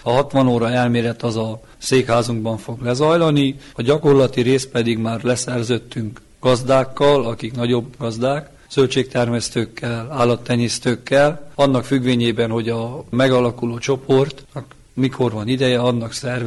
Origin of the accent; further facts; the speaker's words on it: Mezőpanit, Mureș County, Romania; az RMG Marosfalu gazdásza, Mezőpanitból származom, és jelenleg a Marosvásárhelyi Szapienc hallgatója.